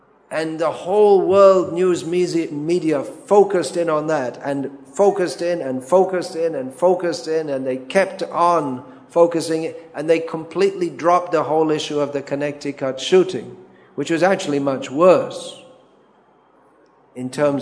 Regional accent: England, United Kingdom; born there; also born or lived in India; I'm born in England, but I've lived in India most of the time.

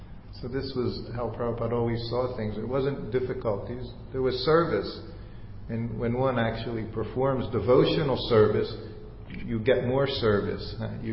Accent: New Vrindavan, West Virginia, United States; It was something I had never done as a devotee, growing up in New Vrindavan.

